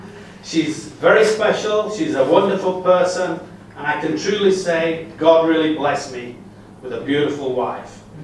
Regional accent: England, United Kingdom; born there; I am British. I was born in England, but I'm half Welsh. My father is Welsh. I'm 50 years young.

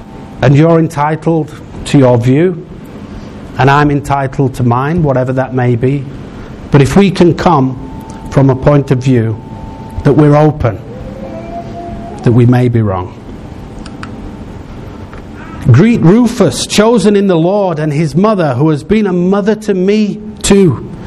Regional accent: United Kingdom; Don't you know I'm British? We don't do that.

